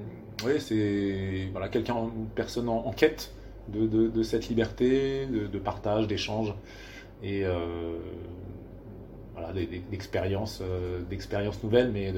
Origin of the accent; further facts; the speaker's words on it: Saint-Denis, Île-de-France, France; also born or lived in Aveyron; je suis né en vacances l'été, donc elle était dans l'Aveyron à ce moment-là. Et puis après, j'ai grandi mes 10 premières années à Saint-Denis. Ma mère était en poste là-bas